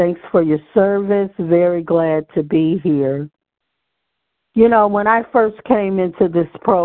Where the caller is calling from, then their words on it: Michigan, United States; from Michigan.